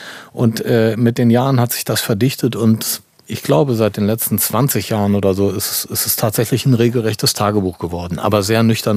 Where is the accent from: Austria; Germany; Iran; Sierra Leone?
Germany; Düsseldorf, North Rhine-Westphalia; Ich bin Düsseldorfer